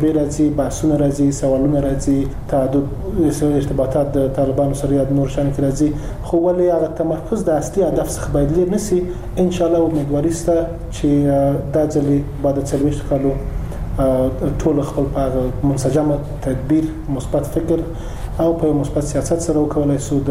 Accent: Afghanistan

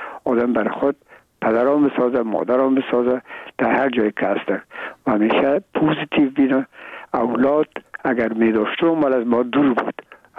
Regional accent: Afghanistan; من و بسیاریشون در این افغانستان تولد نشدن، در یک ممالک کشور دیگه بودن و میگم ما افغان هستیم

